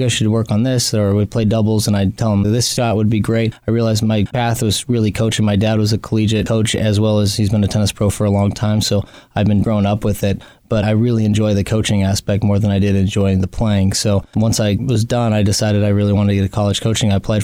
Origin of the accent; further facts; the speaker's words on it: Boise, Idaho, United States; also born or lived in Pocatello; Yeah, I was born in Pocatello, but raised in Boise, Idaho.